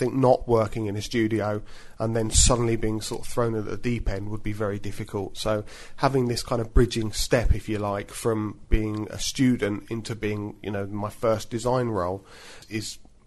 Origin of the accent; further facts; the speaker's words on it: Huddersfield, Yorkshire and the Humber, United Kingdom; Off back up to my hometown of Huddersfield